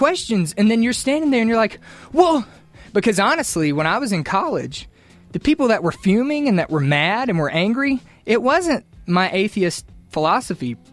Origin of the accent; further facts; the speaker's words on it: United Kingdom; accent: British; Because of my British accent.